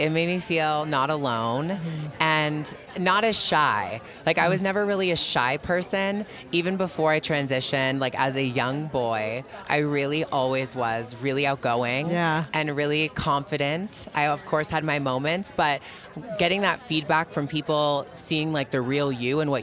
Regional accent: Toronto, Ontario, Canada; I grew up in Toronto, which is, to some may seem like a small town, but it really was a big city.

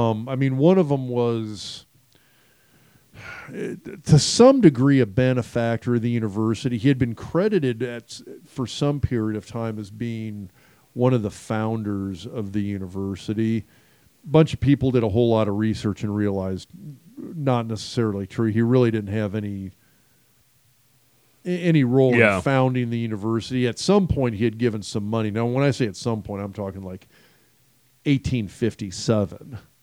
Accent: Michigan, United States; born there; Sorry, I'm a northerner. I was born in Michigan, dude.

